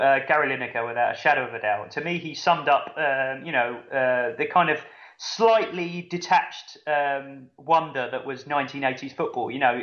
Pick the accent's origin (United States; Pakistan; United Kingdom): Pakistan; I grew up in Pakistan when I was a kid.